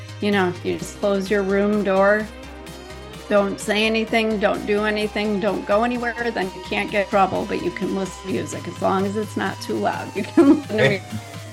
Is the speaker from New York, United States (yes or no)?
no; Chicago, Illinois, United States; I am from Illinois, unfortunately. Nowhere exciting. I grew up in Chicago.